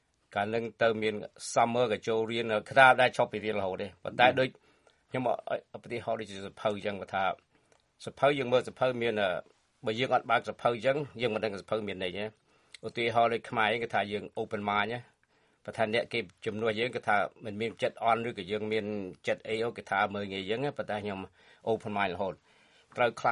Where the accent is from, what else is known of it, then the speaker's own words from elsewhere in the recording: Sangkae, Battambang, Cambodia; born there; ខ្ញុំកើតនៅបាត់ដំបងភូមិព្រៃក្លែងស្រុកសង្កែកើតបាត់ដំបង